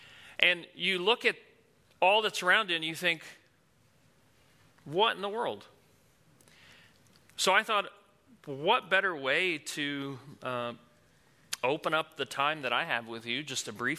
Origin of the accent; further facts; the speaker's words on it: New Jersey, United States; moved away as an adult; I came from New Jersey when I was about 20 years old to attend the Master's University